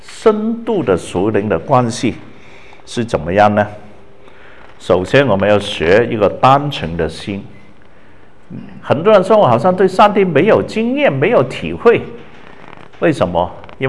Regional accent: Hong Kong; 我说我没有喝过党的奶水我是香港长的海外

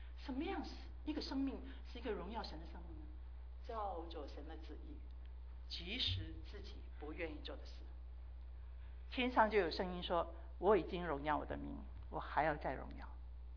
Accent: Guangdong, China; 我是广东人，很多时候呢，我就发觉一件事情

